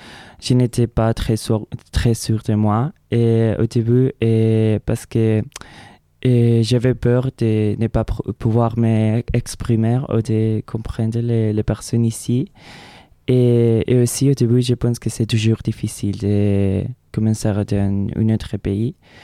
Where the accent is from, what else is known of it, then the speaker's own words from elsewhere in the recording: Castilla-La Mancha, Spain; French is a second language; now in France; Et je viens de Castilla-La Mancha, c'est au centre du pays, ouais.